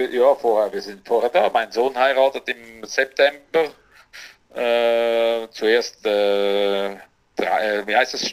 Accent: Würenlos, Aargau, Switzerland; born there; Ja gut, ich müsste eigentlich sagen, da wo ich geboren bin, Würenlos. Nee. Würenlos an der Limmat.

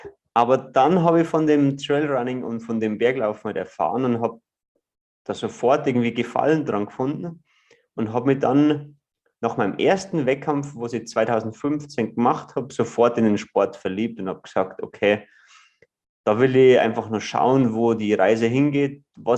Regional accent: Ruhpolding, Bavaria, Germany; Also ich bin aus Ruppolding im Süden von Bayern groß geworden, an einem Skilift aufgewachsen

